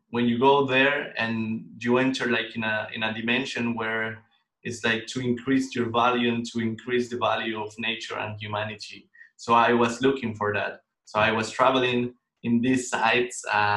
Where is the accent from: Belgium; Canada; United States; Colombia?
Colombia; moved away as an adult; now in Vienna, Austria; yeah, I'm from Colombia. I'm born and raised there. But for 1 year, I've been living here in Europe, in Vienna. And right now, I'm based in Vienna.